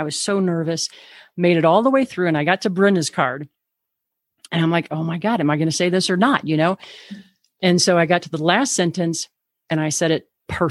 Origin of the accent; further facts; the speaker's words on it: Missouri, United States; we were in Missouri, and my hometown in Missouri, but I didn't live in town, but the nearest town, we had, like, I don't know, 9,000 people. So it was a small town.